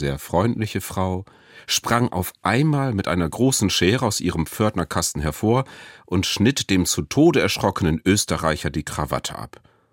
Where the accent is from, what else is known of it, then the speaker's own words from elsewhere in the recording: Northern Germany, Germany; Und ich als Norddeutscher habe das alles beobachtet und gestaunt und fand es zugleich herrlich kurios.